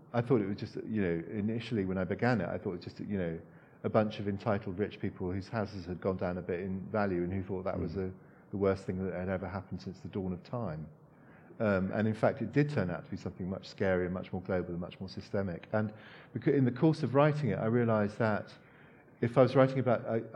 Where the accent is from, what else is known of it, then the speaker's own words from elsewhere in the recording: Hong Kong; moved away; I grew up in Hong Kong, and in the 70s in Hong Kong, a huge thing there was the what's now referred to as the boat people.